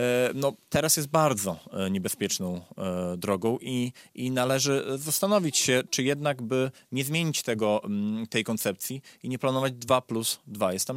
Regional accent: Podlaskie Voivodeship, Poland; Jako, że od urodzenia jestem mieszkańcem województwa podlaskiego

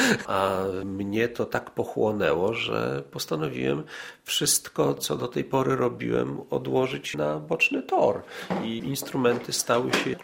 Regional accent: Lidzbark Warmiński, Warmian-Masurian Voivodeship, Poland; wtedy jeszcze mieszkałem w Lidzbarku Warmińskim, urodziłem się w ogóle tam.

